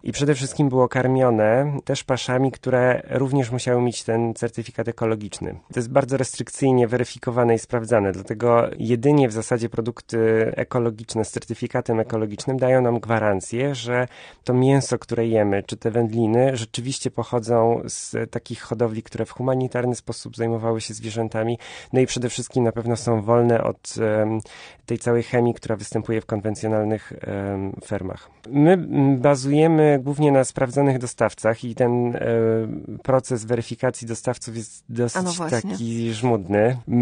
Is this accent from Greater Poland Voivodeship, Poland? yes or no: no; Rydzyny, Łódź Voivodeship, Poland; W Rydzynach, w Leśniczówce ja się wychowałem, tam mój ojciec był leśniczym do spraw łowieckich